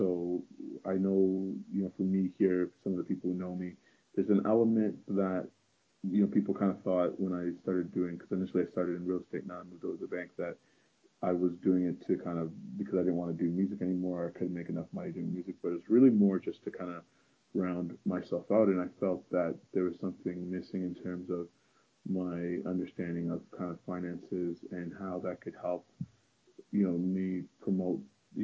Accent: Toronto, Ontario, Canada; sort of growing up in Toronto, I had wanted to live in other places as well, see the world.

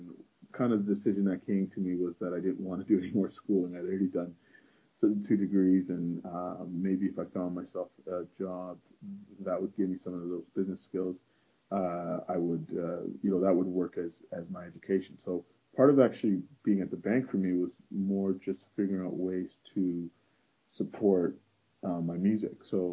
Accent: Toronto, Ontario, Canada; sort of growing up in Toronto, I had wanted to live in other places as well, see the world.

